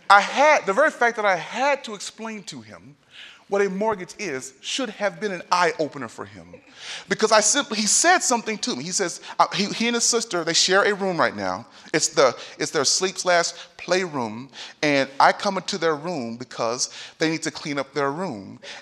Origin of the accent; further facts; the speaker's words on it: Texas, United States; And this is not because I'm from Texas.